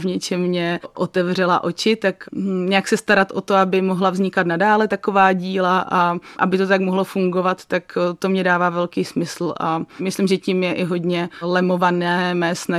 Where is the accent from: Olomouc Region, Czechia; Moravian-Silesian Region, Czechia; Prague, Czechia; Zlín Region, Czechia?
Zlín Region, Czechia; Uherské Hradiště; K filmovce jsem přišla tak, že ano, tím, že jsem z Hradiště